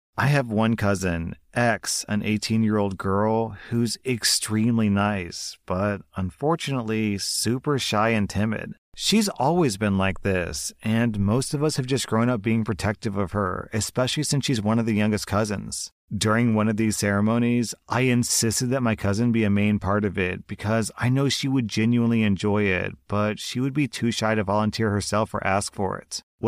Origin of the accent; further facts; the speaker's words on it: United States; I've got to admit, you know, I'm an American. I've never been to a Punjabi wedding